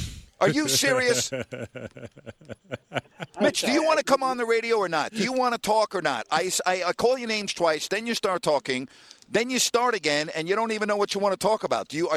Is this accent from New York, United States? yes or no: yes; New York, United States; Okay, I'm from New York and I'm a diehard Yankee fan.